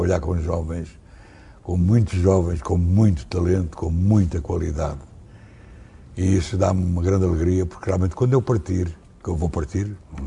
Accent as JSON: {"language": "Portuguese", "region": "Lisbon", "country": "Portugal", "tie": "born there", "also_born_or_lived": "Beira", "said": "E vivi em vários sítios, convivi com vários tipos de sociedade. Vivi em África, vivi na Beira, nasci em Lisboa, corri já muita parte do mundo."}